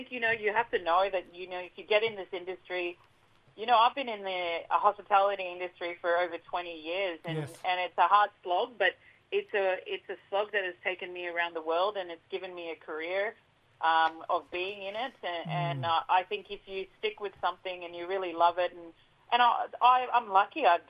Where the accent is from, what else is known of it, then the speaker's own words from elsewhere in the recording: Queensland, Australia; I'm from Mer Island in the Torres Strait, but I'm lucky. I grew up on a few different islands in the Strait.